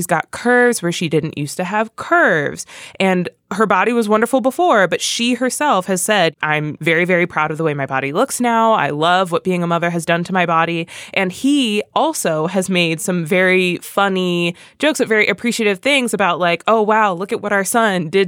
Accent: Philadelphia, Pennsylvania, United States; and we all know I'm from Philly

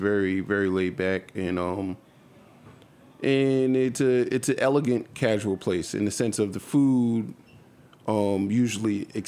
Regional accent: United States; am and have grown up in America, right? As many times as I've gone back, as many summers as I've spent, I'm still an American. So then I'm an American with Caribbean roots

